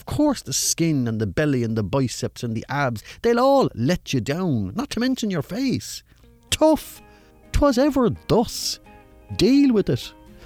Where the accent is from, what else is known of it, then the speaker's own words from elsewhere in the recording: Cork, Munster, Ireland; In fact, one of them is in my hometown of Cork